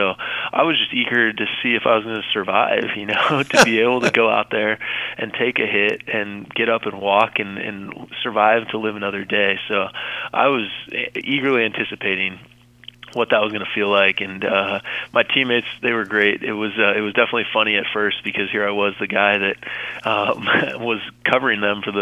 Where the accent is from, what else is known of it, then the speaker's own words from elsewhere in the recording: Dallas, Texas, United States; I grew up in Dallas, Texas, and was part of the Bible Belt